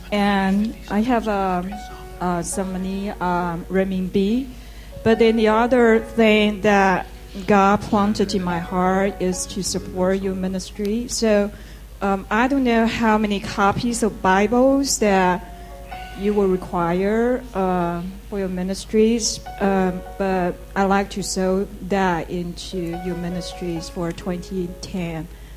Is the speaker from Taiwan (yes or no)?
yes; Taiwan; I don't know why Koreans have the same Chinese surname. I'm from Taiwan.